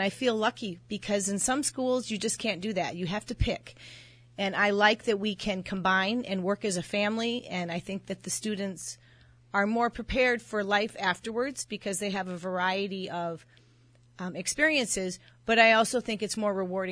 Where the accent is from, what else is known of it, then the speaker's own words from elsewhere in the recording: Pierre, South Dakota, United States; also born or lived in Sioux Falls / Moorhead, Minnesota / Illinois; I am from South Dakota. I spent 7 years in Sioux Falls, and then the remainder of my schooling years I spent in Pierre, and went to college in Moorhead, Minnesota at the University of Minnesota Moorhead, and then I moved over to Illinois with my husband